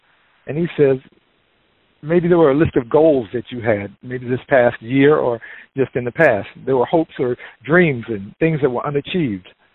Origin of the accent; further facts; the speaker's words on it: Georgia, United States; Those of you who know I'm from Georgia know that I've been in the DMV more than twice as long as I was ever in Georgia, but Georgia's still home